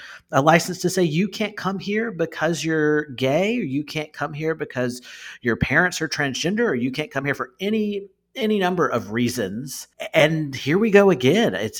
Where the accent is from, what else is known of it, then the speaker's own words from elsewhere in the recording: South Carolina, United States; I was a kid growing up in South Carolina